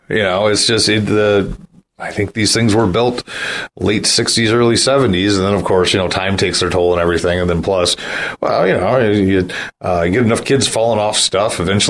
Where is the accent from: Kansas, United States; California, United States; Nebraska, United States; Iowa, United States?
Iowa, United States; Waterloo; but I remember where I grew up in Waterloo, Iowa, same thing.